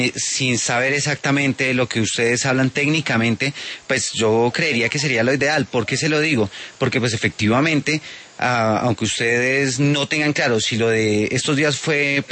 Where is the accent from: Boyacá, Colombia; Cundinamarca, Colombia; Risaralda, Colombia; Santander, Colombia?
Boyacá, Colombia; also born or lived in Bogotá; Sí, doctor Casas, pues la verdad me crié en Boyacá, soy de Bogotá